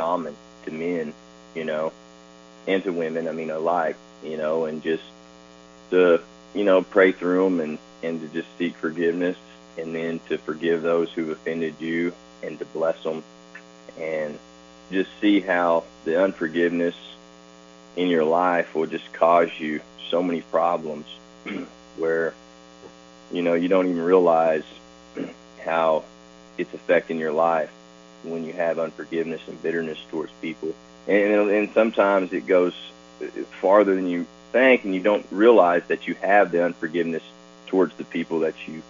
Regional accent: Tulsa, Oklahoma, United States; now in Oklahoma City, United States; I'm from Tulsa. I live in the city now

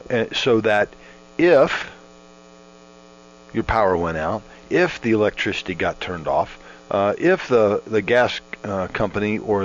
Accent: Florida, United States; Growing up in Florida, we're not unfamiliar with hurricanes.

